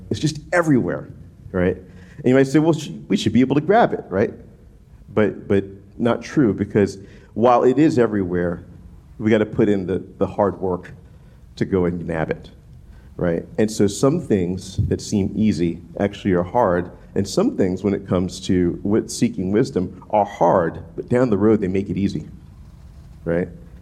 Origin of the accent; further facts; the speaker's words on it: New Orleans, Louisiana, United States; where I'm from New Orleans, and we're called the Big Easy, because, like, it's a slow pace of life.